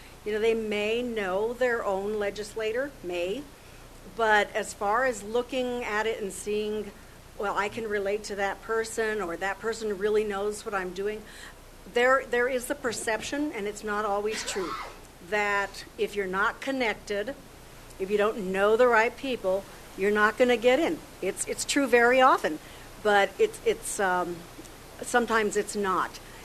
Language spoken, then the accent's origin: English; New Mexico, United States; You know, I grew up here in New Mexico.